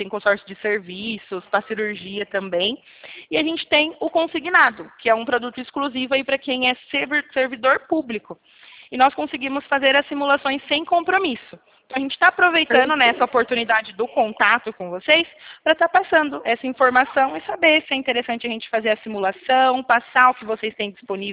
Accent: Limeira, São Paulo, Brazil; Eu sou aqui de Limeira, pertinho.

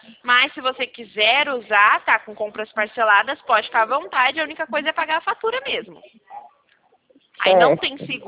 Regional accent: Poços de Caldas, Minas Gerais, Brazil; born there; Eu nasci em Poços de Caldas, aí lá é frio, hein?

